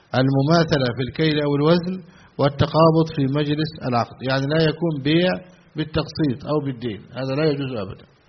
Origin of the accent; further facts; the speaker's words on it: Egypt; ما يسمى بالعيدية في بلادنا مصر